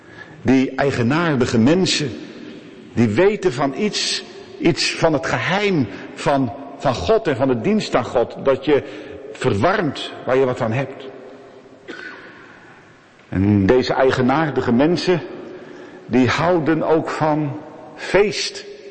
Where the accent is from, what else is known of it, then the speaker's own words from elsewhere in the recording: Sliedrecht, South Holland, Netherlands; Vroeger speelde die vaak ook in Sliedrecht, waar ik vandaan kom.